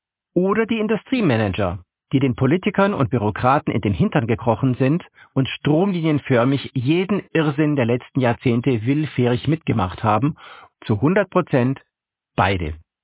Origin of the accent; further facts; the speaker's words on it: Korntal, Baden-Württemberg, Germany; Ich bin in Korntal aufgewachsen, einem Vorort von Stuttgart.